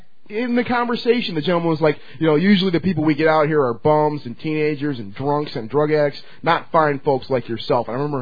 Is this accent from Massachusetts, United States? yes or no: no; Detroit, Michigan, United States; I'm from Detroit, you're from Detroit, Will's from Detroit.